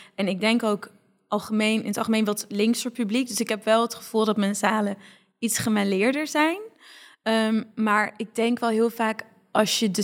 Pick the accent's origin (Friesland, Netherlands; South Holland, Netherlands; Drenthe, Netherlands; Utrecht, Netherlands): Friesland, Netherlands; Oudkerk; Ik kom zelf ook uit Friesland. Uit Oudtjerk, een dorpje in Friesland.